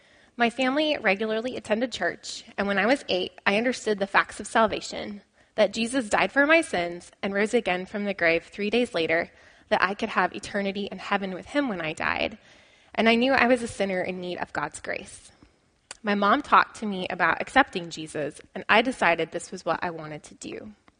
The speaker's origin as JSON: {"language": "English", "town": "Billings", "region": "Montana", "country": "United States", "tie": "born there", "said": "I was born in Billings, Montana."}